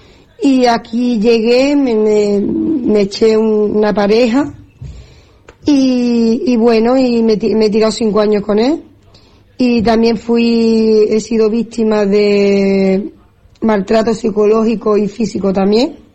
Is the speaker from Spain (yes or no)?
yes; Andalusia, Spain; moved away as an adult; now in Fuerteventura, Spain; tengo 36 años, soy andaluza pero resido en Fuerteventura. Quería contar un poco mi historia. Hace como... llevo 6 años aquí en Fuerteventura